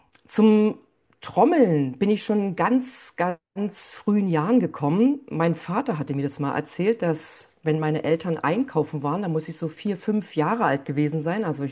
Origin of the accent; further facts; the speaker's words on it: Southern Germany, Germany; ich bin in den 60ern in dörflicher Gegend aufgewachsen in Süddeutschland.